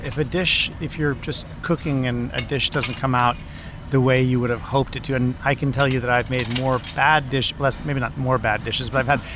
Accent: Vermont, United States; Well, I grew up in Vermont on a small family farm.

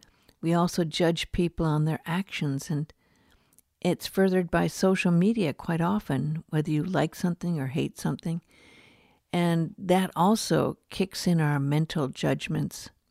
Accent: Beverly Hills, California, United States; I grew up in Beverly Hills, where it was very, very common to judge people on what they wore and the kind of cars they drove and the kind of house they had.

